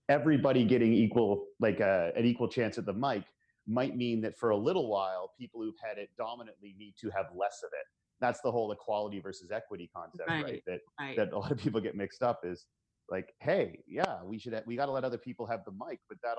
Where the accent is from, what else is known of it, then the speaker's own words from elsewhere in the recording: Canada; now in United States; I'm Canadian